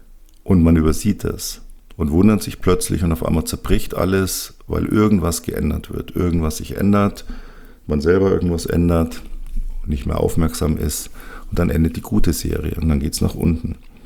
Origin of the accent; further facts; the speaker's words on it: Munich, Bavaria, Germany; Ich bin ja hier als Münchner natürlich FC Bayern-Fan.